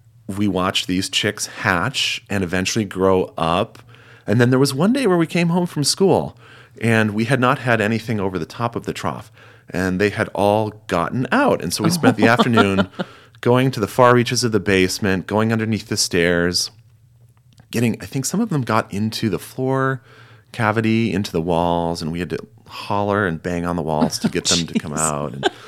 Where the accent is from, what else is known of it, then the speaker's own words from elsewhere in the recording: Minnesota, United States; So I grew up in Minnesota. I know, Jen, you're a fellow Minnesotan.